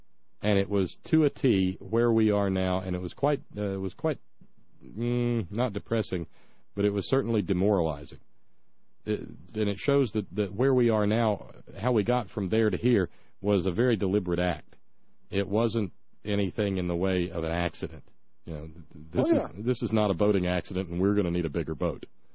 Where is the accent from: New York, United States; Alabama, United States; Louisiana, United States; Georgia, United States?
Alabama, United States; when I was a little kid growing up in Alabama, snow was cute. Snow was fun because down there they have no way of dealing with it.